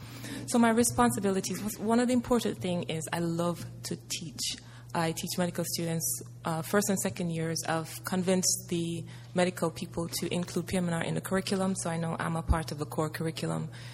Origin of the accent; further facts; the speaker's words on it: Jamaica; I'm from Jamaica. I'm actually the only physiatrist in Jamaica